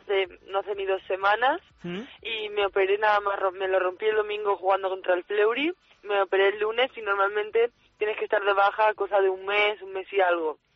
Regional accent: Alicante, Valencian Community, Spain; now in Metz, France; yo soy de Alicante y no estoy muy acostumbrada

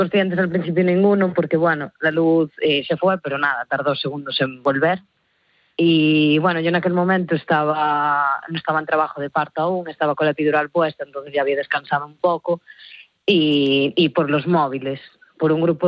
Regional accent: Sarria, Galicia, Spain; en Sarri, que es de donde soy yo y el entorno nuestro, todos más o menos de aquí

